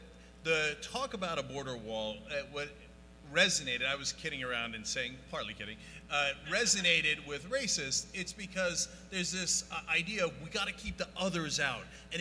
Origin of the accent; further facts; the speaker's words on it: United States; you and I grew up in America with a lot of privilege.